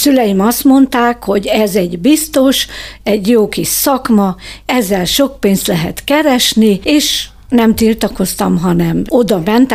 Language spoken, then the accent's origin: Hungarian; Szeged, Csongrád-Csanád, Hungary; born there; moved away as an adult; now in Kiskunhalas, Hungary; Szegeden születtem, és 1975-ben kerültem ide Kiskunhalasra a férjem által